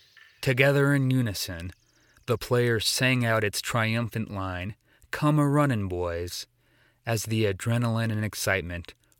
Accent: Orton, Nebraska, United States; The 1940 University of Nebraska football team, which included halfback Alan Zickman of my hometown, Orton, Nebraska, was invited to the Rose Bowl in Pasadena, California, to face off against Stanford University.

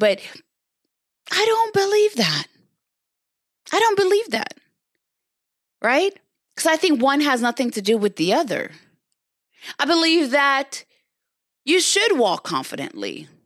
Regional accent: Jamaica; growing up in Jamaica, I grew up with my grandfather and my aunt, you know, and my mom lived in the States

